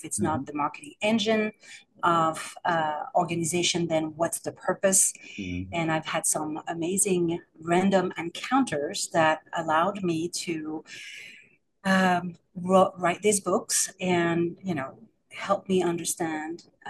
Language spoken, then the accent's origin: English; France; English is a second language; moved away as an adult; also born or lived in San Francisco, United States; now in New York City, United States; Well, I'm originally from France. I moved in 1998 to San Francisco Bay Area.